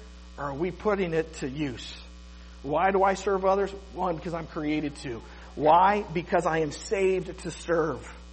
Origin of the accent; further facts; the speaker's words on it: Columbus, Ohio, United States; Many of you know I'm from Columbus, Ohio